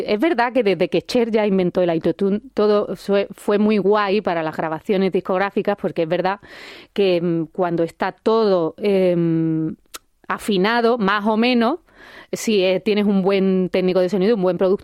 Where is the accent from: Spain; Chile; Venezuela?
Spain; Málaga, Andalusia; now in Granada, Spain; como ahora soy granaína adoptada, que ya sabéis que yo soy de Málaga, pero que vivo en Granada.